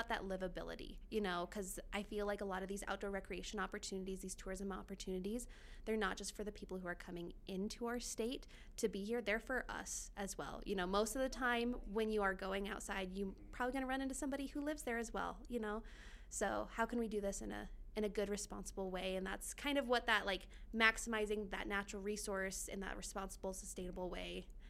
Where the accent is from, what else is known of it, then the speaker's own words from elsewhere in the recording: Douglas, Wyoming, United States; Although I am from Douglas, based in Casper